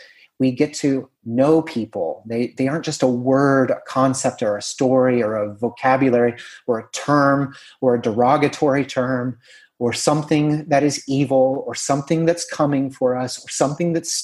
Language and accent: English; United States; I am an American who went to college in Pittsburgh, Pennsylvania, in the United States